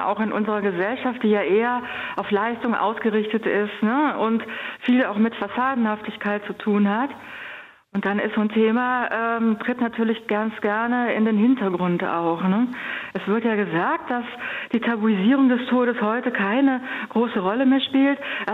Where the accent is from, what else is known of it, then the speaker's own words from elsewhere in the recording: Heinsberg, North Rhine-Westphalia, Germany; ich bin ja in Heinsberg groß geworden, ne, in der Nähe zu den Niederlanden, Belgien auch